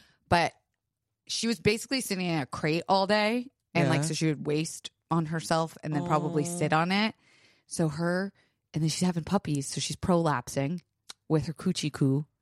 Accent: Florida, United States; Like growing up in Florida, we are not afraid of hurricanes.

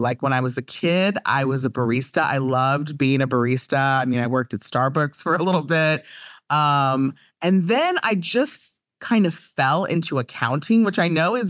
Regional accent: Virginia, United States; I grew up in the South. I grew up, well, it was Northern Virginia. So it's like right outside of DC.

